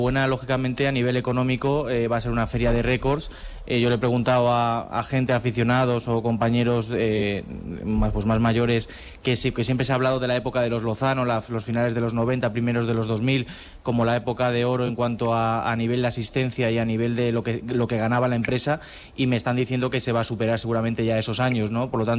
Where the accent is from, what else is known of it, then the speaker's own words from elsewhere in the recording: Madrid, Community of Madrid, Spain; born there; soy nacido en Madrid, que la gente muchas veces se confunde, pero bueno, medio de Albacete, mi madre es de Albacete, así que prácticamente de allí